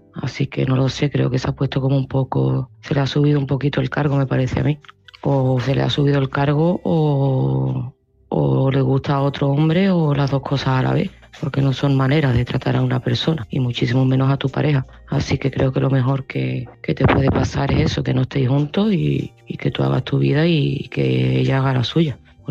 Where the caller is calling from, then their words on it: Seville, Andalusia, Spain; de Sevilla